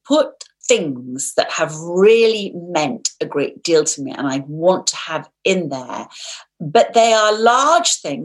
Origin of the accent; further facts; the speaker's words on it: London, United Kingdom; I was born in the middle of London. I grew up in London. And I lived for the first 6 years of my life in a little flat in a converted top floor of a house in northwest London